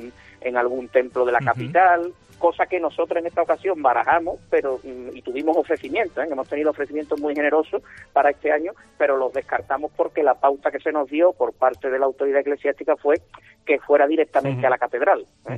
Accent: Andalusia, Spain; nosotros somos sevillanos, pero bueno, de la ciudad al lado, ¿no?

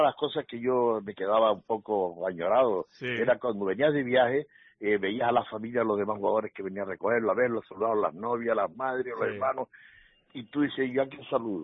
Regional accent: Las Palmas, Canary Islands, Spain; moved away as an adult; yo cuando me vine de Las Palmas para acá, que tenía 19 años, nunca había salido de Las Palmas

